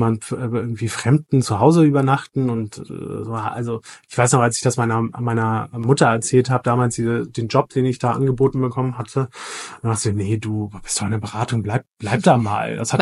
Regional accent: Hamburg, Germany; born there; now in Berlin, Germany; also ich bin gebürtiger Hamburger, werde dieses Jahr 40 Jahre alt.

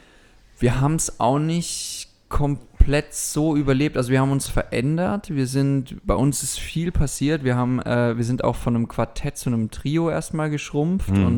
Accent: Austria; also born or lived in Heidelberg; Also ich kann ein bisschen Badisch babble auch und so. Da habe ich gewohnt, bis ich 10 war ungefähr. Und dann bin ich nach Österreich gezogen. Und dort bin ich dann zur Schule gegangen und habe Matura bzw. Abi dort gemacht.

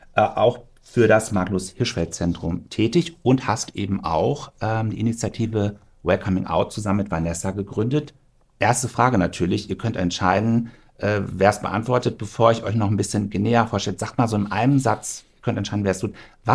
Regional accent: North Rhine-Westphalia, Germany; born there; Ich bin gebürtiger Sauerländer.

